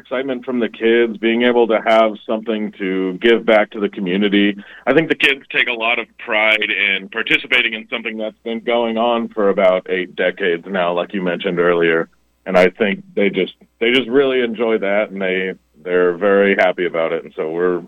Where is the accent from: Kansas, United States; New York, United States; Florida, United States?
Kansas, United States; Derby; I didn't grow up in Emporia. I grew up in Derby